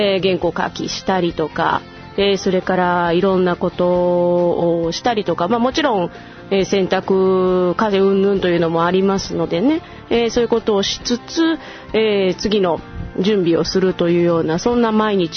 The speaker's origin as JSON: {"language": "Japanese", "region": "Kyoto", "country": "Japan", "said": "ただ私京都なんですが、京都の小学校の夏休みというのが非常に中途半端でですね"}